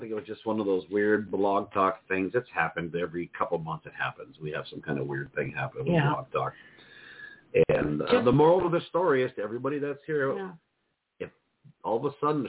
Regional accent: United States; Even though they call it Canadian bacon to me, because I'm American, that's not bacon, but I like it.

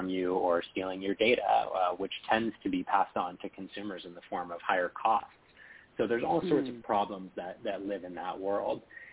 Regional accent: California, United States; So I grew up in Silicon Valley around the tech establishment, but I actually decided to leave Silicon Valley when I went to college

